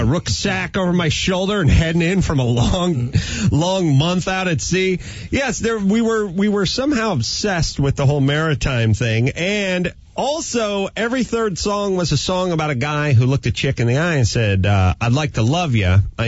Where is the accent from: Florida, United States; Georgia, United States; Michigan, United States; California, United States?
California, United States; And I remember as a young 11-year-old growing up in the San Fernando Valley thinking, fully half the men in America are mariners.